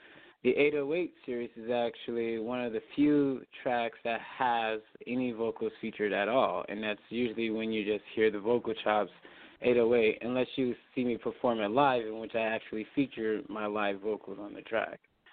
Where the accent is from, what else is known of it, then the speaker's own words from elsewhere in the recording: Waukegan, Illinois, United States; now in Denver, United States; I'm actually I've been in Colorado for the past 7 years. I'm currently out here in Denver, Colorado, just right in the heart of downtown. But like I came here from the Midwest, originally from Illinois, just like Waukegan area, 45 minutes outside of Chicago.